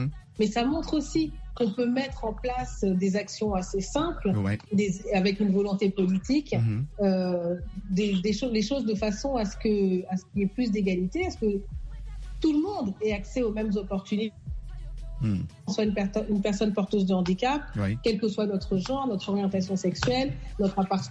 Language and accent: French; France; also born or lived in Mali / Senegal; moi je viens d'Afrique de l'Ouest, du Mali et du Sénégal, et j'ai grandi en France